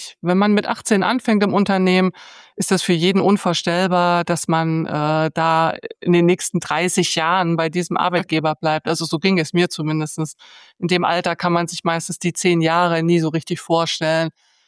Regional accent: Bautzen, Saxony, Germany; born there; nach Münster zu gehen. Also ich komme gebürtig aus Bautzen. Die Entfernung beträgt 630 Kilometer.

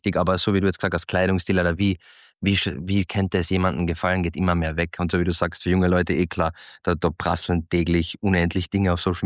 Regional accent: Klagenfurt, Carinthia, Austria; ich bin in Klagenfurt-Kärnten aufgewachsen, absolut schwierig.

